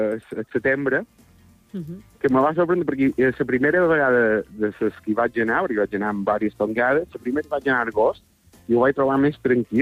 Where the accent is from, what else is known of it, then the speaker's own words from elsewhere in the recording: Santanyí, Balearic Islands, Spain; jo no som de Palma, som de Santanyí